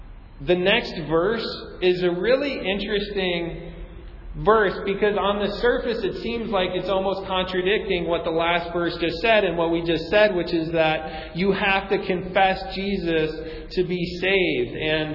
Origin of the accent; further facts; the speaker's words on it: Chicago, Illinois, United States; born there; That I was born in Chicago, so I'm a Cubs fan.